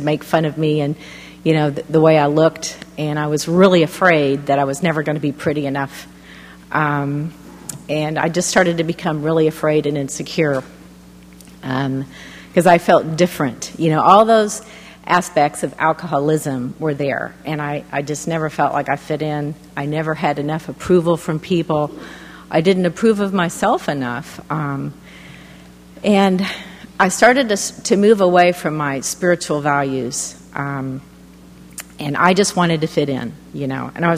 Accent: Illinois, United States; also born or lived in Houston; We moved to Illinois when I was just a baby, and I really had a happy childhood in Illinois.

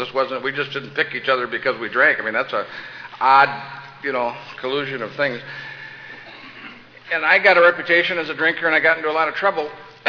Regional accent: Saint Paul, Minnesota, United States; I'm from St. Paul, Minnesota, not Minneapolis, and we're kind of the Fort Worth of the thing.

